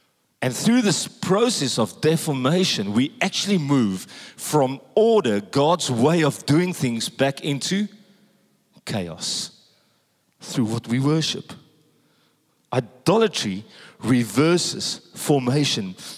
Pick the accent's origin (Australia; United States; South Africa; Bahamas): South Africa; I come from South Africa.